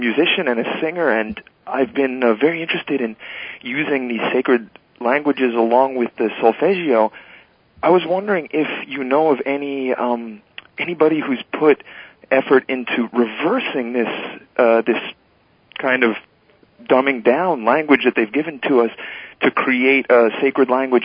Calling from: Montreal, Quebec, Canada; I'm calling from Montreal.

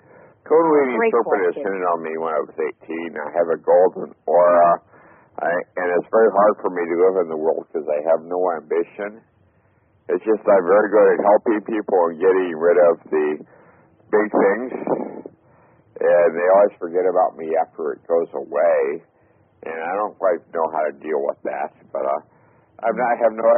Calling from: Melbourne Village, Florida, United States; I'm calling from Melbourne Village, Florida.

